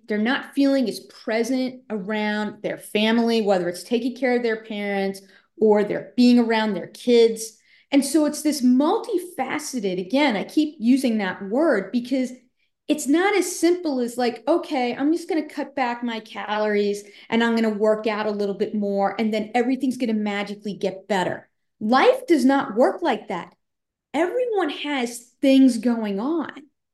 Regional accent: New York, United States; Yeah, so you said I'm from New York.

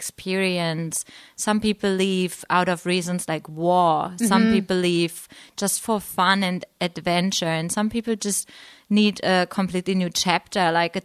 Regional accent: Germany; English is a second language; moved away as an adult; now in New Zealand; I'm from Germany. I came to New Zealand like around 5.5 years ago

